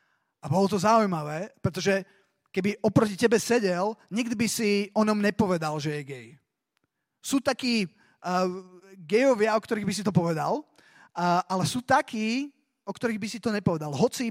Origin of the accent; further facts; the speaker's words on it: Bratislava, Bratislava Region, Slovakia; som z Bratislavy, zo zboru Slovo života.